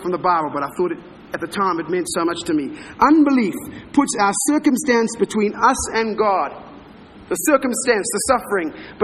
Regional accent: South Africa; I come from South Africa, the greatest producer of gold in the world.

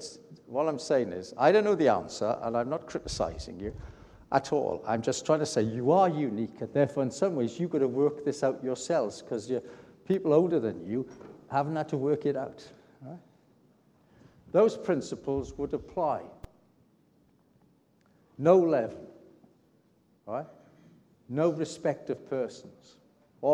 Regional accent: United Kingdom; You may be American, you may have an American passport. I'm British, I've got a British passport.

